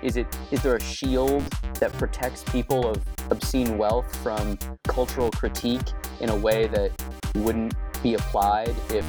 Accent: Arizona, United States; A lot of people have kind of brought up the fact that Becca is from Arizona and I am from Arizona.

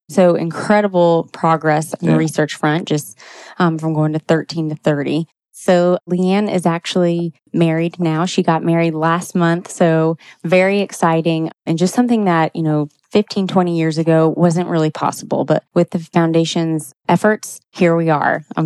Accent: Atlanta, Georgia, United States; I grew up in Atlanta here, born and raised. I ended up going to Clemson for college

